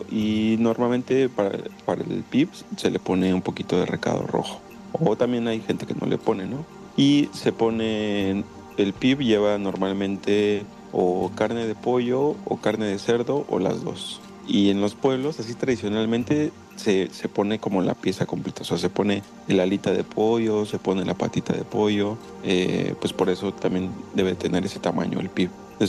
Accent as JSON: {"language": "Spanish", "region": "Mexico City", "country": "Mexico", "said": "Yo tengo 9 años que vivo aquí en la península, yo soy de la Ciudad de México"}